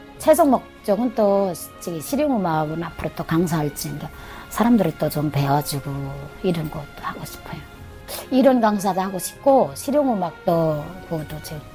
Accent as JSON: {"language": "Korean", "region": "Pyongyang", "country": "North Korea", "tie": "born or raised there", "moved": "yes", "lives_now": "Seoul, South Korea", "said": "그래서 저는 나서 자란 데는 평양시지만 지금은 탈북을 해서 이 서울에서 잘 적응하고 있습니다."}